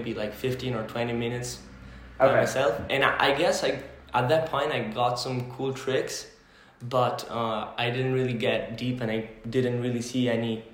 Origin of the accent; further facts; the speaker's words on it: Rome, Lazio, Italy; English is a second language; I'm from Rome in Italy